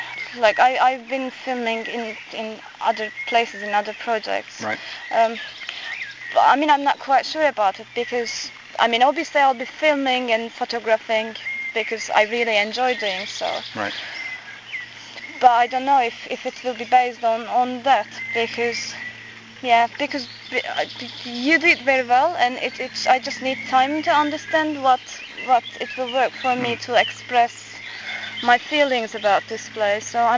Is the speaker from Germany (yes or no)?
no; Istanbul, Turkey; I'm from Istanbul and I grew up with lots of good food and local food.